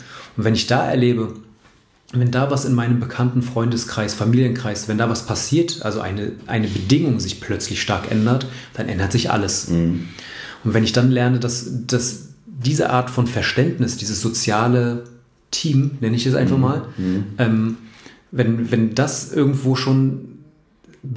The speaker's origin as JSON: {"language": "German", "town": "Rostock", "region": "Mecklenburg-Vorpommern", "country": "Germany", "said": "ach, in meiner Stadt, ich komme aus Rostock und da finde ich dann das doof"}